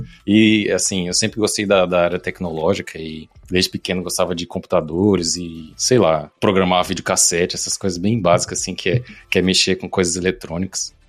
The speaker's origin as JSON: {"language": "Portuguese", "town": "Brasília", "region": "Federal District", "country": "Brazil", "tie": "born or raised there", "also_born_or_lived": "Natal", "said": "Eu nasci em Natal, mas fui morar em Brasília com 8 anos, então vivi a minha vida toda lá."}